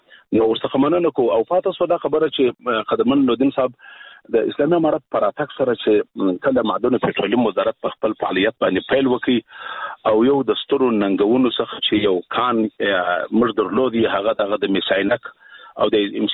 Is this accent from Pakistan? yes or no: no; Afghanistan; موږ افغانان یو